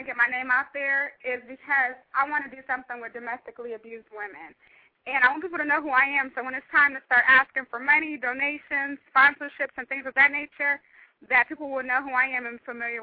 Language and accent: English; Ohio, United States; now in California, United States; I came to California. I'm originally from Ohio, and I got out of here.